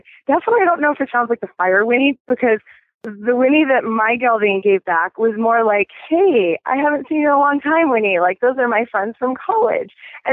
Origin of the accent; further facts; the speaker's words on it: West Coast, United States; But I'm from the West Coast, so that's where I'm more comfortable. But I'm kind of a little displaced right now